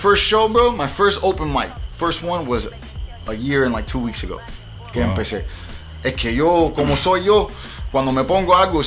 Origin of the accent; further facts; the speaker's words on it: Miami, Florida, United States; From Miami. I was born and raised. Nacido y creído aquí. En South Miami Hospital y todavía vivo por allá